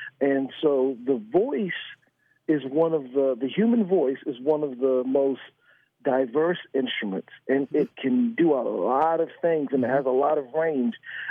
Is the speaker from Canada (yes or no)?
no; New York, United States; We used to be in New York. We're all originally from New York. But now none of us are still left in New York.